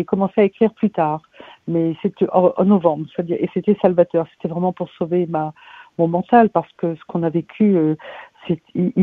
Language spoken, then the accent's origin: French; France; Moi, je suis française, j'ai grandi dans un pays sans guerre.